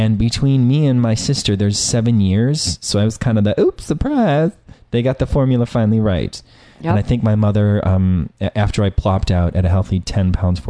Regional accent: Park Ridge, Illinois, United States; born there; I was born born in Park Ridge, Illinois, which is just a hop, skip, and a jump away from my parents' house.

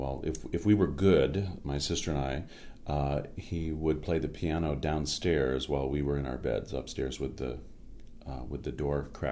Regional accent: Schenectady, New York, United States; I grew up in upstate New York, in Schenectady, to be exact.

